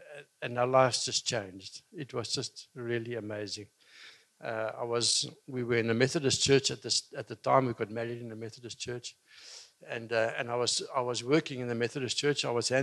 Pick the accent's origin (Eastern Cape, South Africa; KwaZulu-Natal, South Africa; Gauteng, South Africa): Eastern Cape, South Africa; Port Elizabeth; moved away as an adult; now in Windhoek, Namibia; And I grew up in Port Elizabeth and the age of 22. I wanted to spread my wings, and a friend of mine had moved to Windhoek. And he said, it's a great place, so I joined him in Windhoek